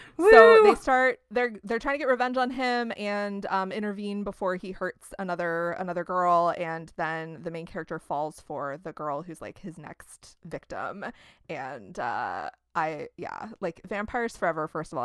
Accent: Midwest, United States; We're from the Midwest.

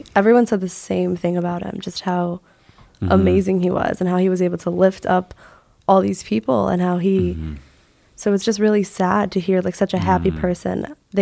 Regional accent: Sylvania, Ohio, United States; I'm from Sylvania, though, which is a suburb in Toledo, which I would call the Beverly Hills of Toledo.

